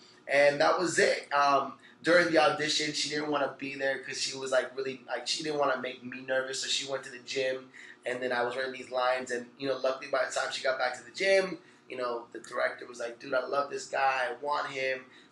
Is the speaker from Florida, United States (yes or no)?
yes; Orlando, Florida, United States; also born or lived in Puerto Rico; You know, I was born in Puerto Rico, raised in Orlando, Florida.